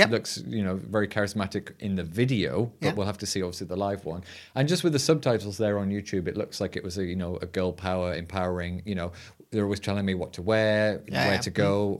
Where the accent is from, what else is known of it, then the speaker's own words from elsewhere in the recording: United Kingdom; as a British person